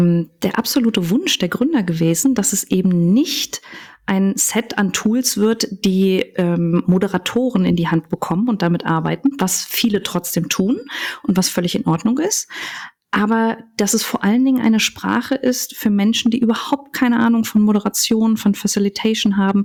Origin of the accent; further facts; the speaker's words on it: Cologne, North Rhine-Westphalia, Germany; weil ich tatsächlich mit Köln und meiner Heimat sehr verbunden bin und aber auch sehr viel in der Welt rumgereist bin, in 3 verschiedenen Ländern gelebt habe.